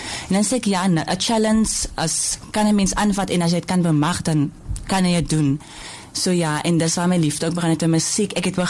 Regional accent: Wellington, Western Cape, South Africa; born there; Ek is oorspronkelijk gebore in Wellington.

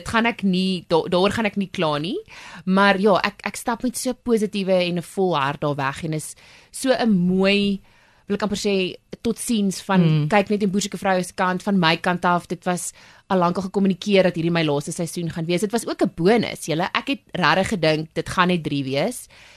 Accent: Western Cape, South Africa; Ek kom van die Kaap af, ek born and bred

